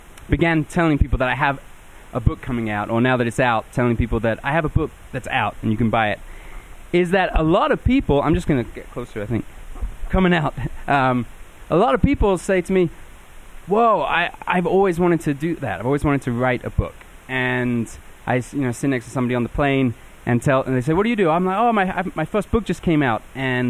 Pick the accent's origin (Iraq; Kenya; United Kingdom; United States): United Kingdom; England; And I grew up in England, where it's easy to sort of imagine that you are a hobbit because you drink a lot of tea